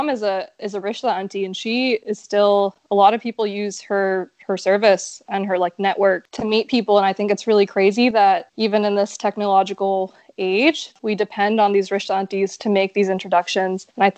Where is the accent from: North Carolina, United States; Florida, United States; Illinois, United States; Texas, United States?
Texas, United States; Dallas; now in Houston, United States; in this pair. And I'm from Dallas originally, but now I live in Houston.